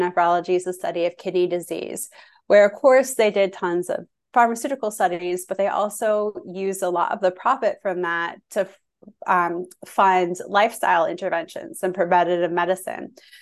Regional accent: Toronto, Ontario, Canada; When I met my husband, I'm from Toronto. My husband's from the San Francisco Bay Area, and we met in Orlando, Florida at a mutual counterparts engagement party.

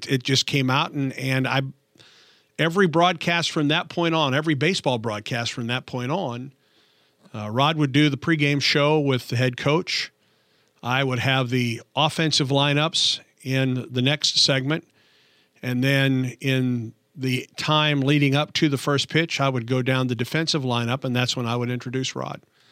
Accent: Missouri, United States; I grew up outside St. Louis

